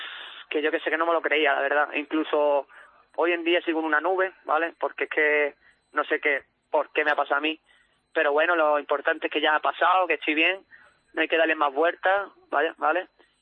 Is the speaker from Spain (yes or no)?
yes; Málaga, Andalusia, Spain; Pero mi Málaga, vaya, mi Málaga, si juega Madrid-Málaga, que gane el de mi tierra.